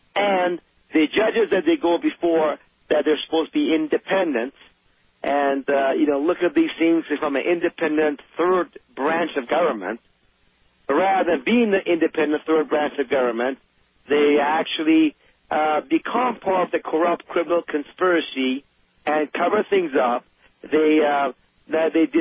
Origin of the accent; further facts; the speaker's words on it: Iran; now in United States; Folks, I come from Iran.